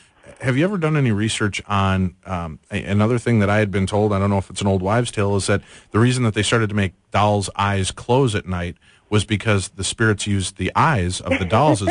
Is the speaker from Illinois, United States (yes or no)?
yes; Medina, Illinois, United States; I said where I grew up in Medina, Illinois, we used to, everybody in our neighborhood used to talk about hearing parties